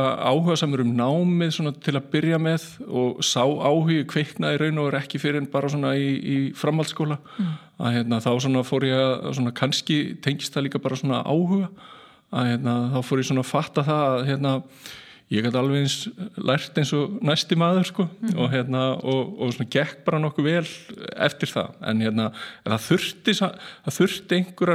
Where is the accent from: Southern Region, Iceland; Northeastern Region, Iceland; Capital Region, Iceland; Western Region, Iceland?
Southern Region, Iceland; Selfoss; ég fættur og uppalinn á Selfossi.